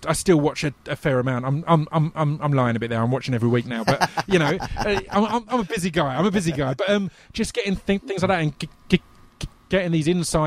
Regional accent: United Kingdom; Just that was just for me as a British guy to hear him talking about the British scene

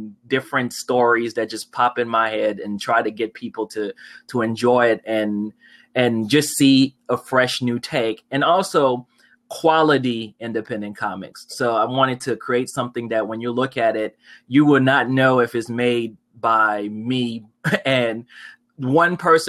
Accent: Cameroon; born there; I was born in Cameroon, Africa, which is a country right under Nigeria. That's where my dad is from. My mom is from the United States. She's from North Carolina.

